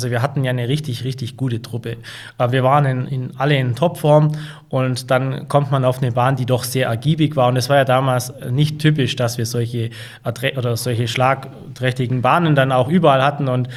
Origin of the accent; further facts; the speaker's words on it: Germany; Und wir als Deutsche haben ja immer noch in unserer Bundesliga auf Kunststoffbahnen rumgekegelt